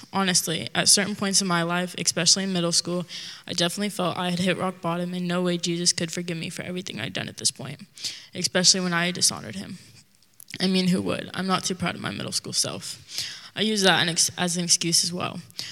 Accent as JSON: {"language": "English", "town": "Everett", "region": "Washington", "country": "United States", "said": "I'm from Everett, but right now I'm visiting family down here. And I'm 14 years old"}